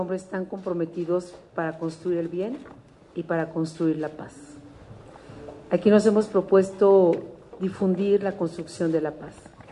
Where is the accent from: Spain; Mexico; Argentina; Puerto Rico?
Mexico; como muchos mexicanos